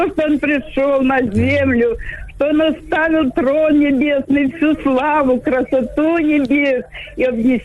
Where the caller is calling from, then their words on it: Luhansk, Luhansk Oblast, Ukraine; Я з Луганська. Мені 73 года.